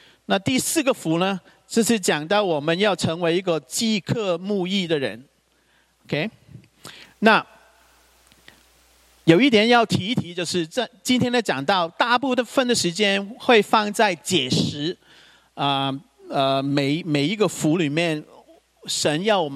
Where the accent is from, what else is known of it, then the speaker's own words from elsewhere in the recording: Hong Kong; 因为我是香港人